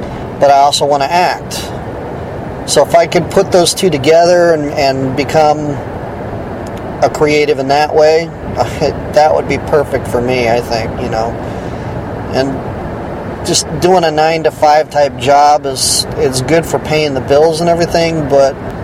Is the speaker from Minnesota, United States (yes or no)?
no; Oregon, United States; The homecoming game, the USC Trojans will be playing my home state Oregon Ducks.